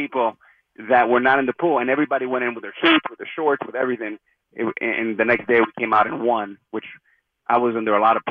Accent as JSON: {"language": "English", "town": "Miami", "region": "Florida", "country": "United States", "tie": "born or raised there", "said": "growing up in Miami, loving Dan Marino"}